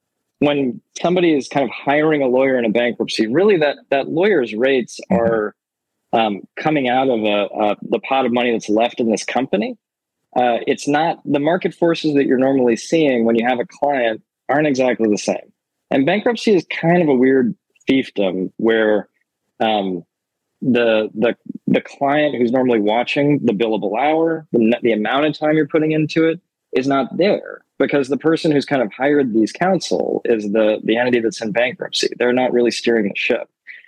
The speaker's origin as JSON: {"language": "English", "town": "Chicago", "region": "Illinois", "country": "United States", "tie": "born or raised there", "said": "Growing up in Chicago, got to be Michael Jordan."}